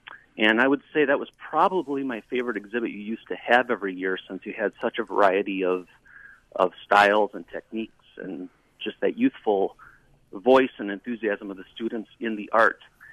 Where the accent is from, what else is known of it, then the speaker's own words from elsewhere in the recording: Marathon City, Wisconsin, United States; also born or lived in Wausau; I grew up in Marathon City, and I lived in Wausau for a good decade, and now I live out by River Falls, not far from Minneapolis.